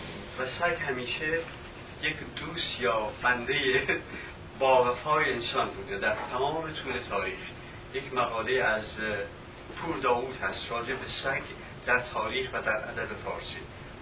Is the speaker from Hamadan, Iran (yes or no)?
yes; Hamadan, Iran; چون من در همدان دنیا آمدم، همدان میدونی یک شهر بسیار سردی